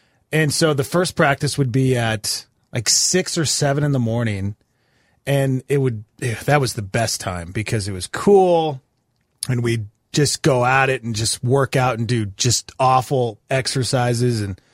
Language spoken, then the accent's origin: English; Ennis, Montana, United States; this was close to the house I grew up in Ennis, Montana.